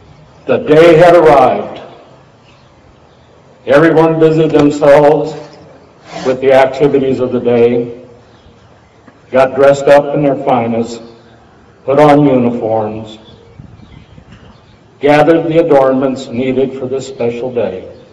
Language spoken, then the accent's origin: English; Erie, Pennsylvania, United States; As a youngster growing up in Erie, PA, I vividly recall the activities surrounding Memorial Day.